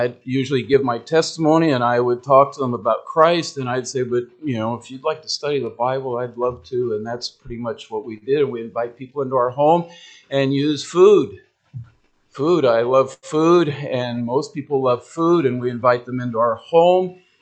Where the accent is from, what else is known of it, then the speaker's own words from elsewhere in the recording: Oregon, United States; also born or lived in Guam; I'm originally from Oregon. Even though I lived on the island of Guam a long time